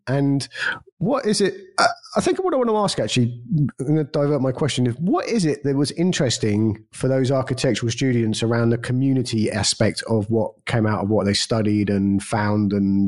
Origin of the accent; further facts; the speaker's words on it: London, United Kingdom; now in Vigo, Spain; I grew up in London